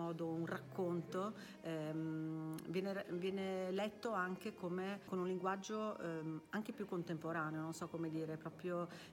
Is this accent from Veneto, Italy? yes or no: yes; Veneto, Italy; Beh, io sono veneta e della bassa veronese, quindi queste zone sicuramente mi ricordano tantissimo